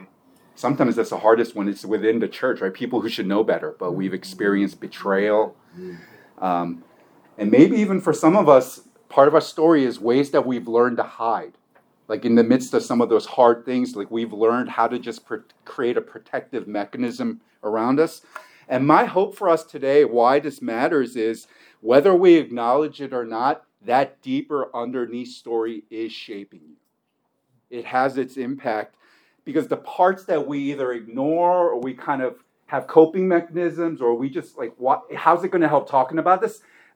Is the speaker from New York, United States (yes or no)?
no; Philadelphia, Pennsylvania, United States; Philly's my hometown. So I when I heard there's a Philly contingent, yeah, I spent a good amount of my formative time in West Philly, so I got a particular affection.